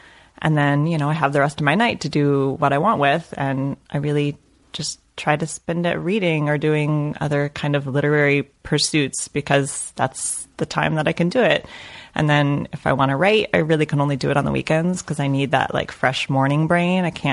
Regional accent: El Paso, Texas, United States; I'm from El Paso, Texas.

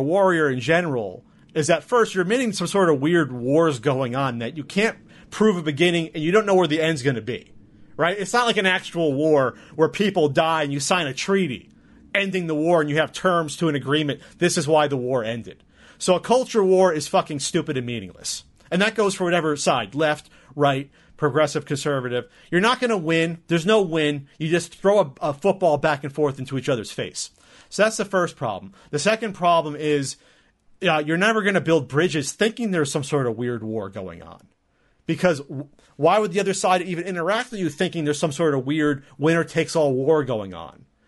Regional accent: New Jersey, United States; moved away as an adult; now in California, United States; And I'm from Jersey, right? And Jersey and California are pretty damn different. But hey, I've been in California the last 8 years.

